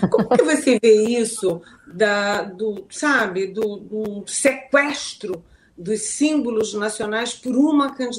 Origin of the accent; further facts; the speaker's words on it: Rio de Janeiro, Brazil; eu sou carioca